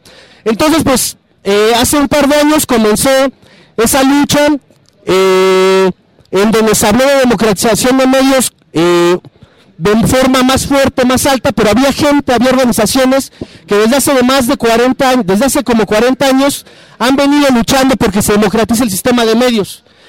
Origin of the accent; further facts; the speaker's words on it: Ciudad Nezahualcóyotl, State of Mexico, Mexico; Yo soy originario de Ciudad Nezahualcóyotl